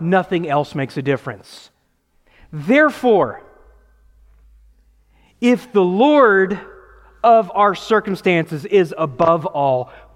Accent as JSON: {"language": "English", "region": "Texas", "country": "United States", "said": "That's what we do. We're from Texas."}